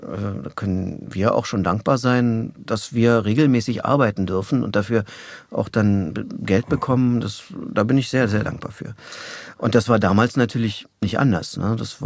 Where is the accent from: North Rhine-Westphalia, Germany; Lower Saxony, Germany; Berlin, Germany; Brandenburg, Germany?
Berlin, Germany; also born or lived in Tegernsee; Ich bin in Berlin aufgewachsen, aber ich bin in Tegernsee geboren, in Bayern. Eigentlich durch Zufall. Also mein Vater kam aus dem Erzgebirge